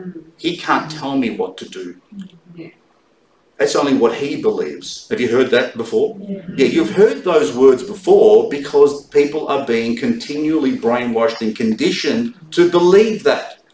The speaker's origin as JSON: {"language": "English", "country": "Australia", "tie": "born or raised there", "said": "growing up in an Italian household, under a Catholic religion or whatever it was, growing up in Australia, have a particular worldview"}